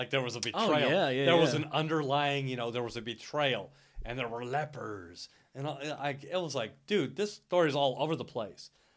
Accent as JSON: {"language": "English", "town": "Los Angeles", "region": "California", "country": "United States", "tie": "born or raised there", "said": "like even me growing up in Los Angeles, I did not surf."}